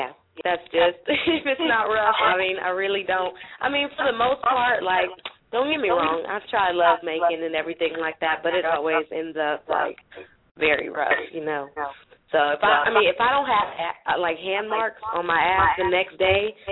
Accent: California, United States; now in Texas, United States; I'm from California, but I'm currently living in Texas.

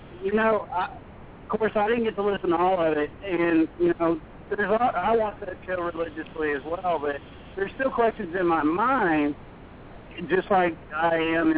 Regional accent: Ohio, United States; I'm from Ohio, and where the Ohio Grass Monster is within an hour of where I grew up.

